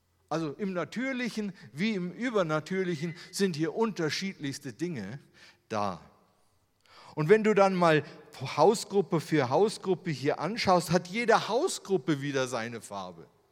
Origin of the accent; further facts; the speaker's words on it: Germany; Ja, der Natale, der ist Italiener, der ist anders wie ich. Ich bin Deutscher.